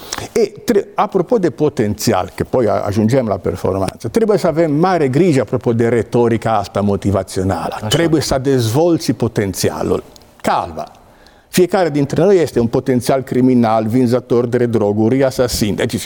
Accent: Genoa, Liguria, Italy; eu sunt din Geneva, din Italia.

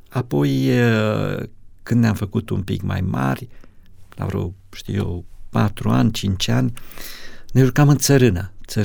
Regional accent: Dracea, Teleorman, Romania; born there; M-am născut într-o familie destul de săracă. Locul nașterii este în Telorman, comuna Dracea, atunci raionul Turnu Măgurele. Este așezată exact la jumătatea drumului între Alexandria și Turnu Măgurele.

